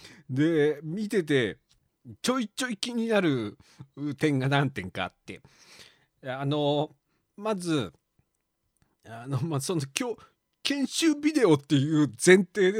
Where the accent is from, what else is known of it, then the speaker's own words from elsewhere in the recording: Tochigi, Japan; だから僕は栃木県弁と標準語のバイリンガルですから、で僕はバリバリ生ってる地域で育っているんで